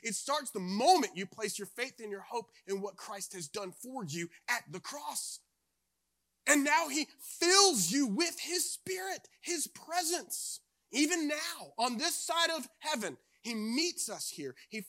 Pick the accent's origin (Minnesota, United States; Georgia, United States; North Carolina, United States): North Carolina, United States; I grew up in Eastern North Carolina, not too far from here